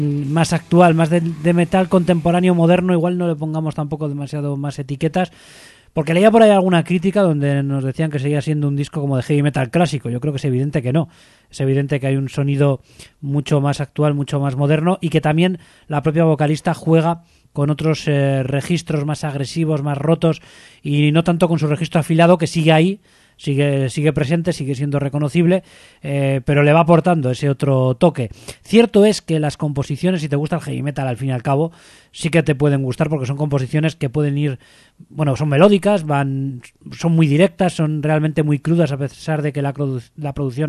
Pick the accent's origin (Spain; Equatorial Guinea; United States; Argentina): Spain; Basque Country; siendo de donde nosotros somos, de aquí de Euskal Herria